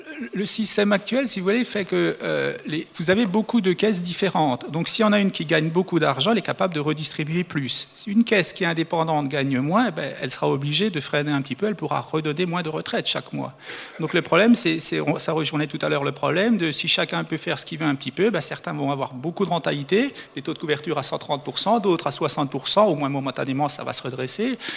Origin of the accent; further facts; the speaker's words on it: France; moi, je suis français de nationalité.